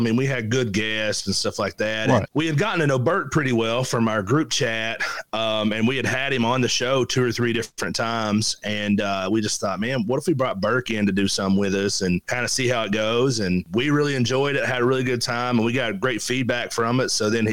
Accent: Prestonsburg, Kentucky, United States; he's a big UK fan, and I'm from Prestonsburg.

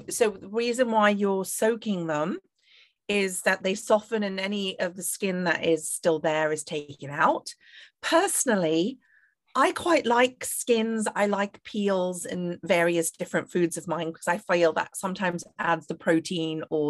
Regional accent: North India, India; I'm actually from North India, whereas dosas are a South Indian, almost staple.

